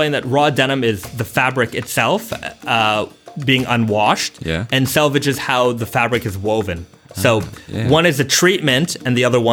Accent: Canada; now in Yokohama, Japan; Originally, I'm from Canada. Born in the early 80s as a first generation Canadian. My parents immigrated to Canada back then. So, you know, I kind of had that experience growing up. Lived in Toronto and around the Toronto area

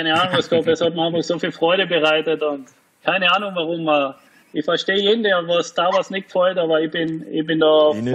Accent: Carinthia, Austria; Das wär schon noch mal so ein Abschluss als Kärntner

